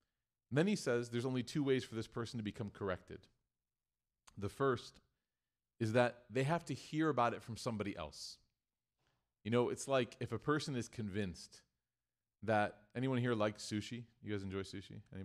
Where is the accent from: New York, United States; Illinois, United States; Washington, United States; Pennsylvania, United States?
Illinois, United States; Chicago; But anyway, so I'm from Chicago.